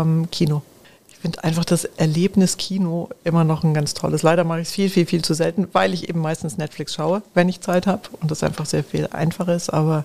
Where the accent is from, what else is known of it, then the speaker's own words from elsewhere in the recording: Heide, Schleswig-Holstein, Germany; born there; now in Munich, Germany; Und Heide bin ich geboren. Ich liebe den Norden Deutschlands total. Aber habe dazu jetzt kaum noch einen Bezug.